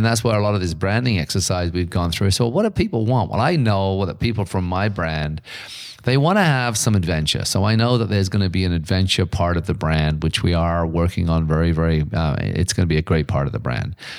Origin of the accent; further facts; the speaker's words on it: Ireland; accent: Irish; there's people who can barely understand my English. And when I'm doing my Irish accent, they don't understand it at all.